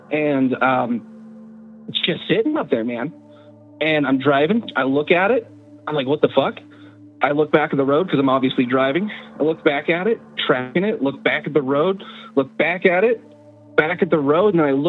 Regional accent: Utah, United States; I'm from Utah, fucking born and raised. Been here for a fat minute, so.

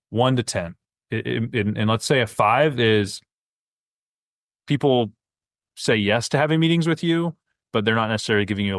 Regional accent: West Coast, United States; Like, I grew up on the West Coast, and so it was expected to kind of get to the point.

